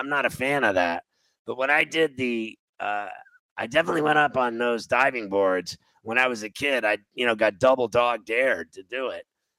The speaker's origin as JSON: {"language": "English", "town": "Mount Lebanon", "region": "Pennsylvania", "country": "United States", "tie": "born or raised there", "also_born_or_lived": "Valparaiso, Indiana", "said": "I think they had one in Mount Lebanon where I grew up in Pittsburgh and at the high school or whatever."}